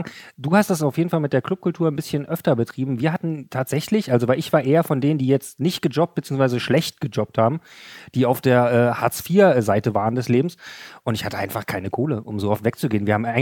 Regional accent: Berlin, Germany; wir sind aus dem Prenzlauer Berg.

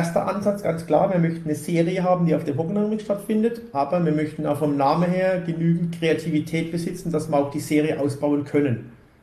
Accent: Ubstadt-Weiher, Baden-Württemberg, Germany; ich komme aus Ubstadt-Weiher, wer sich ein bisschen auskennt, das ist vom Hockenheimring 20 Kilometer weg. Somit gehört der Hockenheimring auch so ein bisschen zu meiner Heimat, zu meiner DNA.

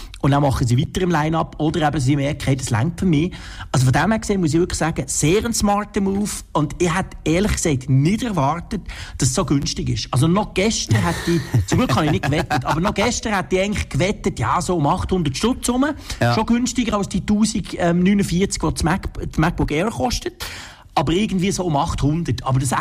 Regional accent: Switzerland; gerade auch bei uns in der Schweiz.

